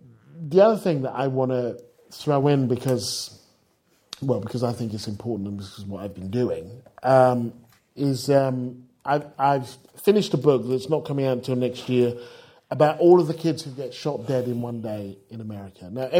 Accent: United Kingdom; look, I'm British. I don't get it. Explain it to me.

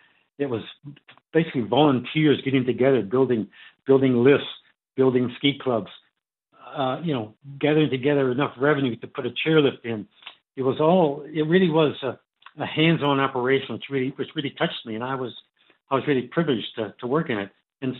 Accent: Canada; moved away as an adult; now in New Zealand; Well, I'm a Canadian, Brian, but I came out here in 1970 as a ski instructor for the Chateau Ski School on Mount Ruapehu. And for the next 35 years, I spent my winters in New Zealand and the other half of the year in the Northern Hemisphere

